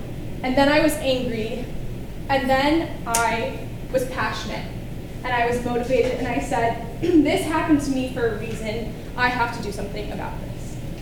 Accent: Santa Monica, California, United States; I'm from Los Angeles, particularly Santa Monica

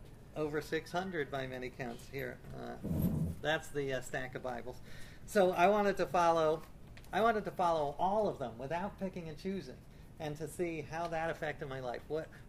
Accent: New York City, New York, United States; And this came about because I grew up with no religion at all. I grew up in New York City.

